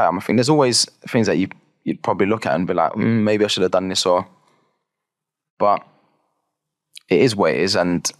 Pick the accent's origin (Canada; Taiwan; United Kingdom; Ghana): United Kingdom; London; growing up in the East End and like I said, you know, playing football on the streets with my mates